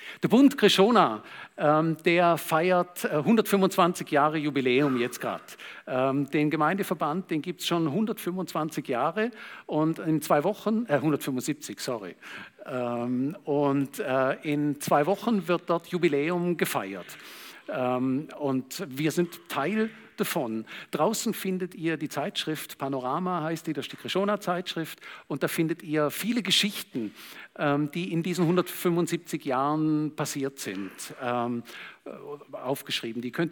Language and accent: German; Germany; Also wenn ich als Deutscher Schweizer über die Schweiz reden höre